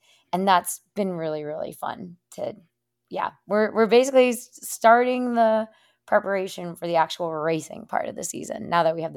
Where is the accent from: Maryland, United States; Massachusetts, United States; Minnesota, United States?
Minnesota, United States; because I'm originally from Minnesota.